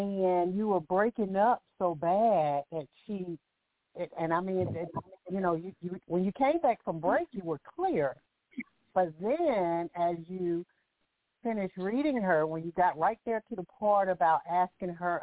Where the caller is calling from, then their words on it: Alabama, United States; I'm calling from Alabama.